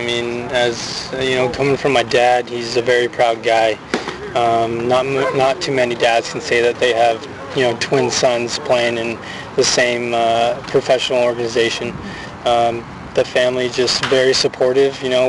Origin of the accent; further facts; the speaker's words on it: California, United States; We're from California.